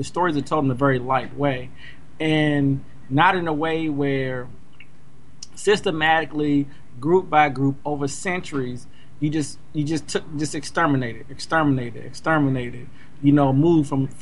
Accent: United States; growing up in America, you're told this story.

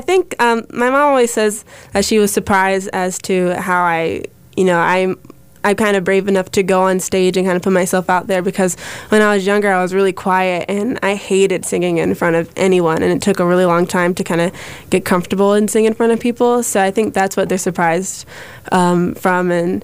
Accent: Durham, North Carolina, United States; All right, well … I'm from Durham. I go to Jordan High School. I'm 16 years old, and this is my first time ever doing a summer program.

